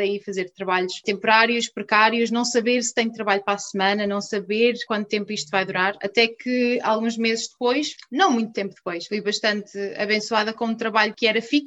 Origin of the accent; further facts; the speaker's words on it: Covilhã, Castelo Branco, Portugal; Eu sou natural da Covilhã, foi onde vivi quase sempre, a não ser na universidade. Cresci na Covilhã, passei pelas escolas lá